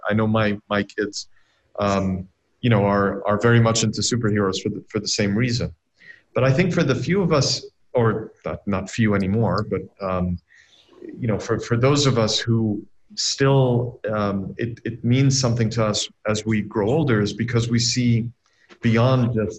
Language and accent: English; Saudi Arabia; Well, I mean, so I grew up in Saudi Arabia at the time, and in the 80s, it was a far, far away land